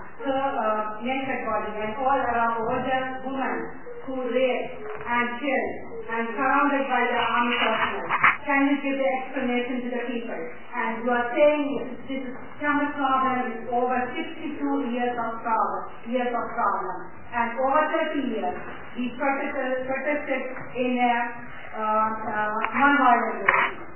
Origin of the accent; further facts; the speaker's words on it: Indonesia; English is a second language; I am from Indonesia.